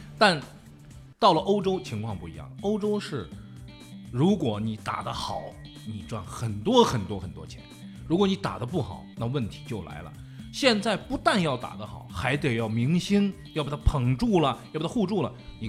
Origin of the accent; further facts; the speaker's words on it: China; 我们是中国人